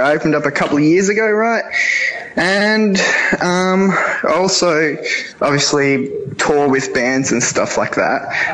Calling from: Mount Gambier, South Australia, Australia; I'm calling from South Australia.

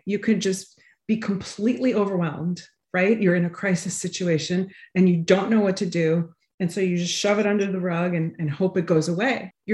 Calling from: Manhasset, New York, United States; I am in Manhasset, which is on the North Shore of Long Island, about 25 minutes from the city.

